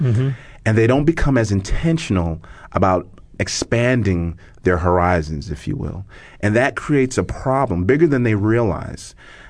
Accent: Brooklyn, New York, United States; growing up in Brooklyn, I joke about this all the time, that for the first 8 years, I honestly thought the majority of the country was Black, because that's all I saw.

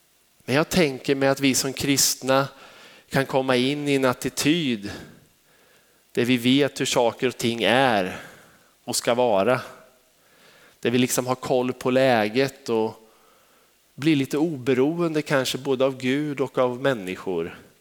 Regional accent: Sweden; vi som svenskar och så ett med, för vi är ju så försiktiga och lite mer lågmälda i våran kultur.

